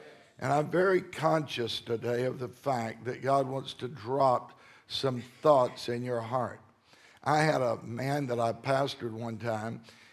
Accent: Texas, United States; Of course, I'm from Texas, so we can tell stories like that and get away with it.

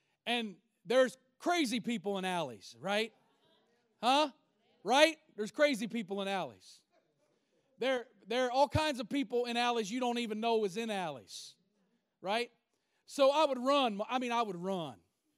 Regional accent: Covington, Kentucky, United States; And I grew up in Covington, down on the river in Cincinnati.

